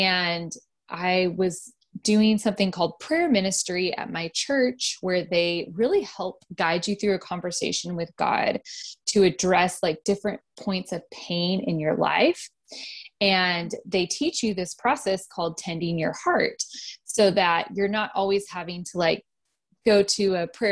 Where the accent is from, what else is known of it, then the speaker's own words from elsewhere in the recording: Seattle, Washington, United States; now in Texas, United States; And I live in Texas, the middle of Texas, but I am originally from the Seattle, Washington area. So I'm kind of a transplant here.